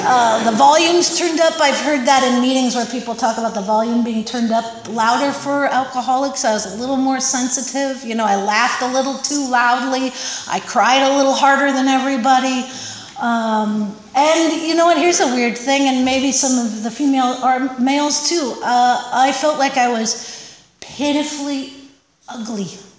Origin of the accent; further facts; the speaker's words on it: Santa Barbara, California, United States; I grew up in Santa Barbara in surf culture, and my dad surfed, and I have a lot of joyful memories of my childhood